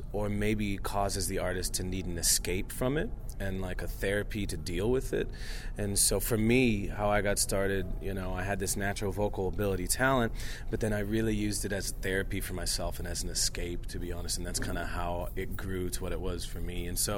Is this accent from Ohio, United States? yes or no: no; Chicago, Illinois, United States; growing up in Chicago, I loved it, but I was only used to that one vibe of a place and existing there and doing all that.